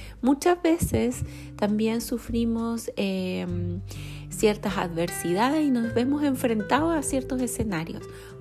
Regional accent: Chile; yo vengo desde Chile

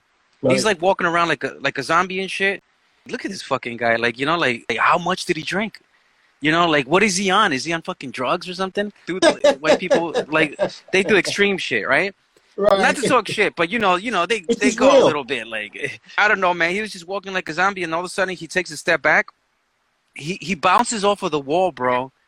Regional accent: Brooklyn, New York, United States; Brooklyn. Day, every day. I wasn't born here, but I was raised out here in them streets, you know? Before it got super gentrified.

